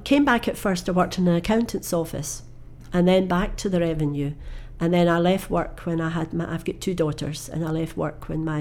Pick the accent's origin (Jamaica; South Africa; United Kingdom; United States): United Kingdom; Glasgow, Scotland; Right, I'm a Glaswegian and proud of it. Born and bred in Glasgow.